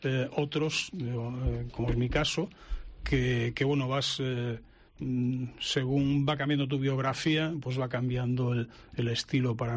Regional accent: Vigo, Galicia, Spain; como soy de Vigo

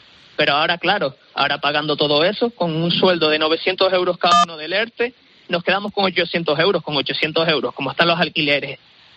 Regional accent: El Paso, Canary Islands, Spain; yo soy ciudadano del Paso

